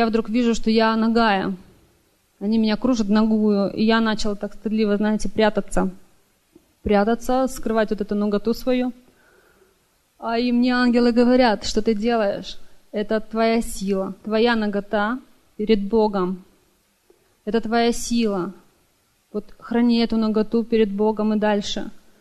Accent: Vancouver, British Columbia, Canada; я из Ванкувера.

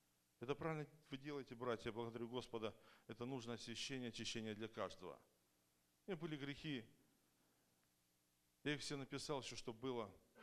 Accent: Tacoma, Washington, United States; я из Такомы.

